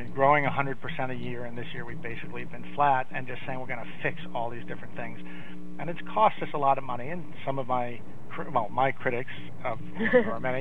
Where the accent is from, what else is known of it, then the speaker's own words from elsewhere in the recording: New England, United States; And I grew up in New England, so I think I was just raised to think of L.L. Bean as the most perfectly executing company